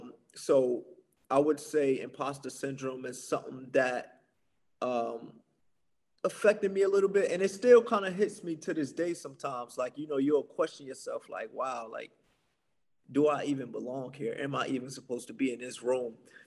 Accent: Newark, New Jersey, United States; just kind of growing up in Newark and, you know, a rough environment, it kind of built that grit.

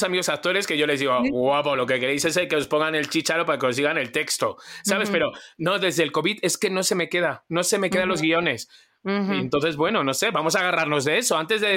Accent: Spain; como soy español

